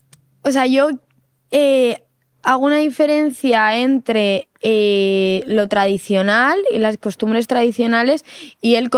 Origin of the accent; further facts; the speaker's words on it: Madrid, Community of Madrid, Spain; mi familia es muy madrileña, yo soy muy madrileña y todas las tradiciones madrileñas me encantan